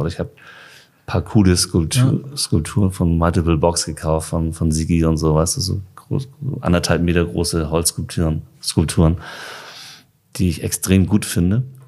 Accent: Hamburg, Germany; born there; Horn. Ich bin gebürtig, born in Horn.

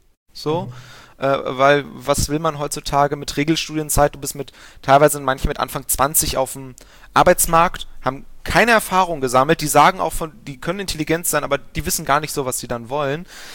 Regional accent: Aachen, North Rhine-Westphalia, Germany; born there; Genau, also gebürtig komme ich aus Aachen

